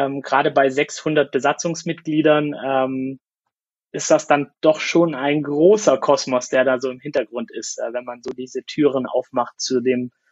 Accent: Swabia, Germany; ich mich diesbezüglich jetzt eigentlich mehr als Weltbürger sehe und auch ein bisschen noch als stolzer Schwabe.

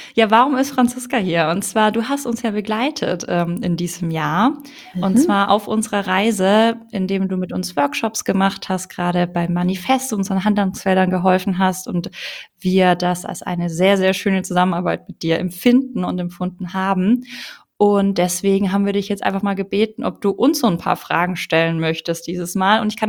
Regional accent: Ulm, Baden-Württemberg, Germany; ich komme aus Ulm, aus einem schwäbischen Haushalt

